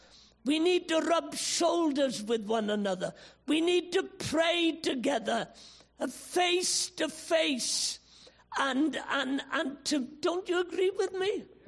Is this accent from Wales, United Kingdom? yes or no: yes; Rhondda, Wales, United Kingdom; I am a North Walian and very proud of it. But I was brought up in the Rhondda, and I was saved through the Elim Church in Porth